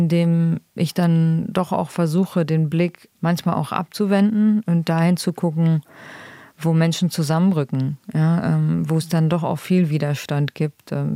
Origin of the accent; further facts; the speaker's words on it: Kurdistan Region, Iraq; German is a second language; now in Germany; Ich als Kurdin bin ja 96 nach Deutschland gekommen, aus dem irakischen Teil